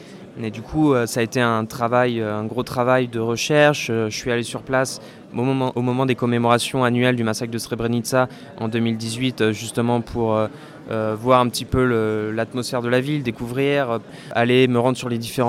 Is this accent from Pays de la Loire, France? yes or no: yes; Angers, Pays de la Loire, France; Moi, je suis originaire d'Angers. À la base, j'ai fait mon lycée ici. J'ai fait mes études après à Bordeaux et je suis revenu dans le coin pour dessiner la BD.